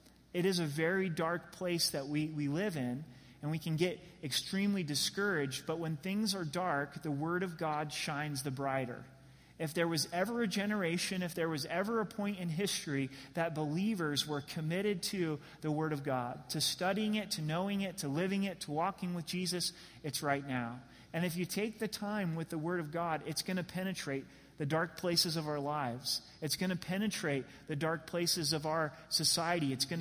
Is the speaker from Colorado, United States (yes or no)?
yes; Colorado, United States; they're like, hey, where are you from? I'm like, I'm from Colorado, you know?